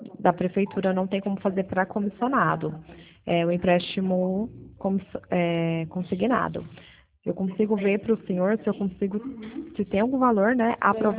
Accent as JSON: {"language": "Portuguese", "town": "Pirassununga", "region": "São Paulo", "country": "Brazil", "said": "Sou de Pirassununga, interior de São Paulo."}